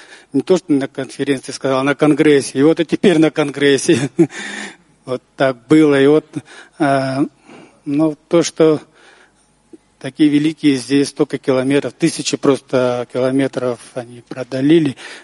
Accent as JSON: {"language": "Russian", "town": "Kara-Balta", "region": "Chüy Region", "country": "Kyrgyzstan", "said": "Я из Кыргызстана, город такой Карабалта."}